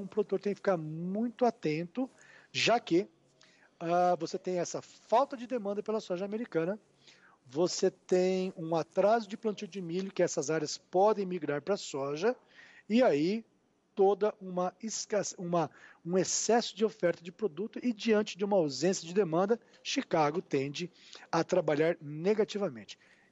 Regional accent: Brazil; como brasileiro, a gente não desiste nunca, né?

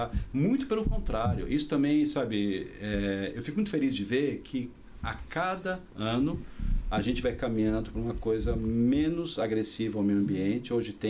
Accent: São Paulo, Brazil; Eu sou urbano, eu sou de São Paulo, capital.

